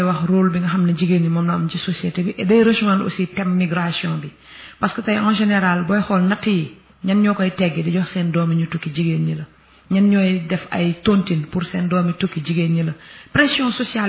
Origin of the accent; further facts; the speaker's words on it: Senegal; quand on me refuse tout parce que je suis sénégalais